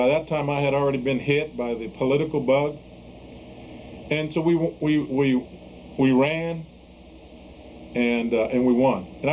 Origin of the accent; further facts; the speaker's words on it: Texas, United States; I was born and raised in Magnolia. You know, and in fact, most of the people there in my neighborhood of the Barrio of Magnolia, they don't know me as